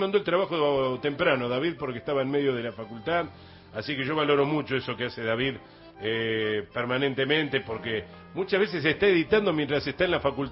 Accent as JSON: {"language": "Spanish", "country": "Argentina", "said": "Somos argentinos y argentinas todos los santos días, ¿eh?"}